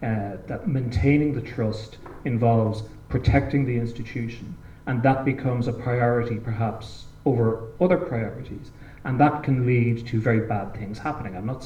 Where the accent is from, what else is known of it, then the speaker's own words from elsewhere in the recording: Ireland; And one of the things that struck me reading it as an Irish person is we're quite familiar here with the notion of institutions protecting themselves.